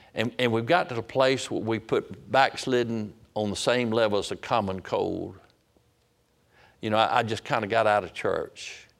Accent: United States; But I am an American. I love my country.

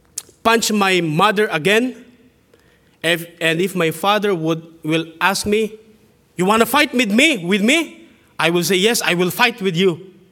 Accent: Philippines; born there; When I was 16 years old, I was born in the Philippines.

